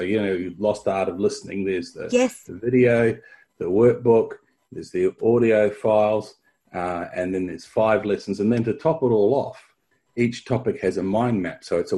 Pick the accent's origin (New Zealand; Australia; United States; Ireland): New Zealand; I was born in New Zealand, and this is was a very big rock.